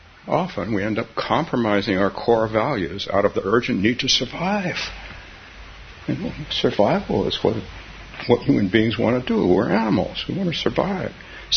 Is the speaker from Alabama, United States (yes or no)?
no; California, United States; I've only been here, 45 years, but I'm a Californian, not a Minnesotan. That's my tribe.